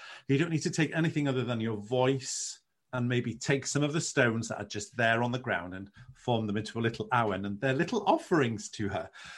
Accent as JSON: {"language": "English", "region": "Wales", "country": "United Kingdom", "second_language": "English", "said": "Go, you're not English. I go, oh no, I'm not. I'm Welsh."}